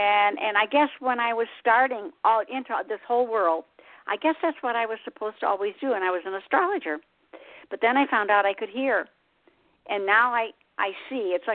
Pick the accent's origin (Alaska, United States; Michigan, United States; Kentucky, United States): Michigan, United States; Because I'm originally from Michigan